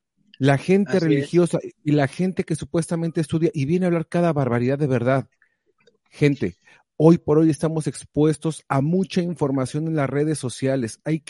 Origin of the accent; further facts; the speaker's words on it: Mexico; Nosotros todos crecimos en México